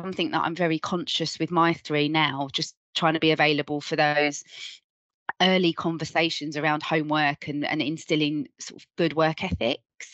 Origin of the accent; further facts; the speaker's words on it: Sidcup, London, United Kingdom; born there; I was born in Kent in a place called Sidcup. So just a little bit of background. I'm mixed race.